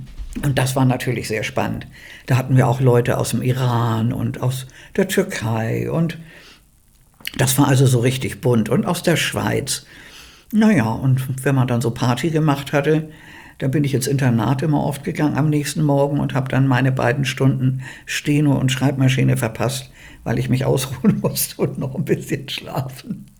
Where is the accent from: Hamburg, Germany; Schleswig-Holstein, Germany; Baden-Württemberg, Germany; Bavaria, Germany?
Hamburg, Germany; Bergedorf; born there; Also, ich bin in Bergedorf geboren.